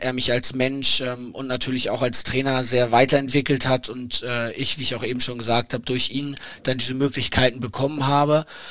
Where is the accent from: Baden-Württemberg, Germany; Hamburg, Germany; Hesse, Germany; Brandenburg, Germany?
Hamburg, Germany; als Hamburger eine Riesensache, dass wir als Paar dann wieder in unsere Heimatstadt gehen durften